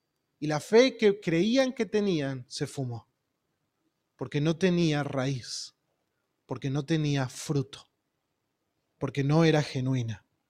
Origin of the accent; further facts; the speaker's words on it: Buenos Aires Province, Argentina; como creyentes argentinos de la provincia de Buenos Aires viviendo a las cercanías de Citibel